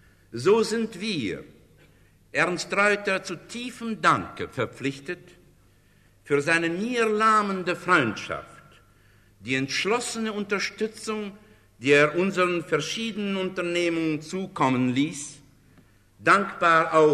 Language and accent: German; Russia; born there; German is a second language; Aber als gebürtiger Russe möchte ich doch zum Ausdruck bringen